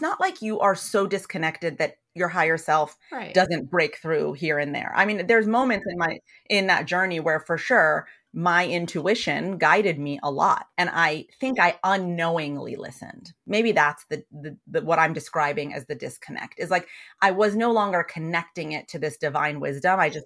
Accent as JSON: {"language": "English", "region": "Rocky Mountains", "country": "United States", "tie": "born or raised there", "said": "And so for me, I grew up in the Rocky Mountains, which is such an insane gift because it is a very magical place."}